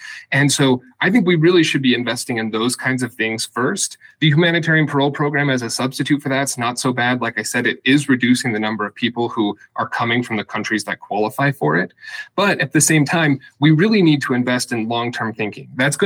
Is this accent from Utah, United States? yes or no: yes; Richmond, Utah, United States; So I came up in a rural area. There are more cows than people in my hometown of Richmond, Utah.